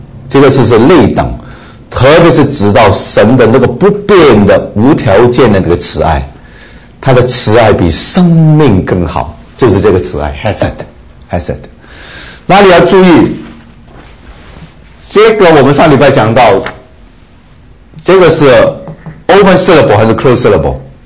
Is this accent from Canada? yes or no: no; Taiwan; 我们从台湾来的